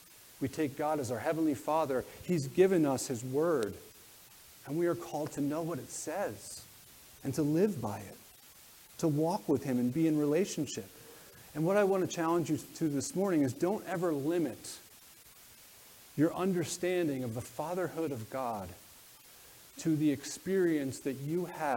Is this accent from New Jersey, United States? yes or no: yes; New Jersey, United States; also born or lived in Lancaster; I should have known that growing up in New Jersey. But we lived in Lancaster, in Pennsylvania